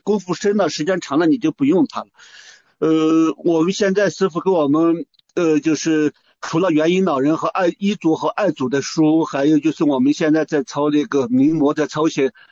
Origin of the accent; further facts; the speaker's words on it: Xinjiang, China; 我们新疆这边，宁夏呀，这个青海呀，这边都没有。